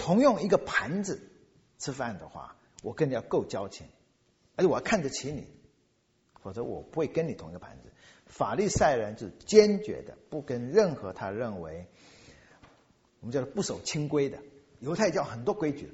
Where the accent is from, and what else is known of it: China